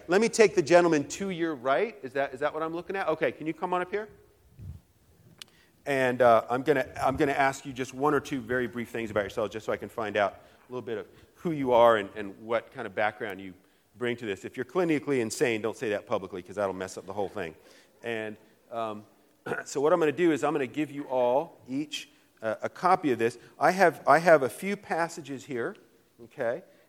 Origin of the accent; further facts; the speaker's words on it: Roanoke, Virginia, United States; I'm sorry, I'm from Roanoke. I can't help that.